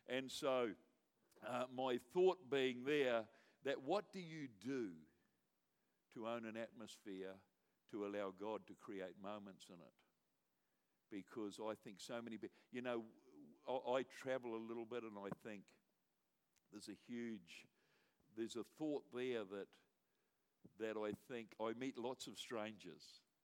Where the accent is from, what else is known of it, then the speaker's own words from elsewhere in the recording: New Zealand; because I come from New Zealand